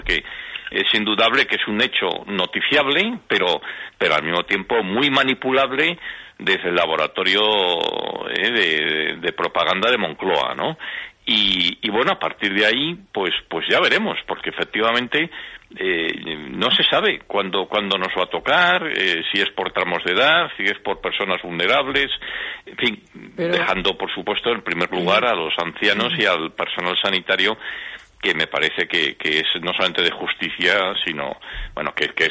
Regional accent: León, Castile and León, Spain; now in Madrid, Spain; no sabría si puedo ir o no a mi tierra, a León

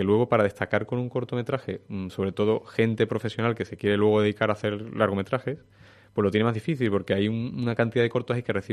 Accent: Morón de la Frontera, Andalusia, Spain; Yo viví, me crié en Morón de la Frontera.

